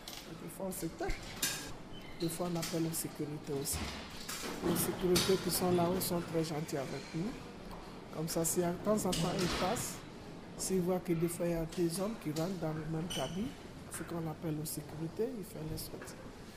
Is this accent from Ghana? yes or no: yes; Ghana; now in France; Je viens du Ghana. Depuis 2007, je suis venue à Paris.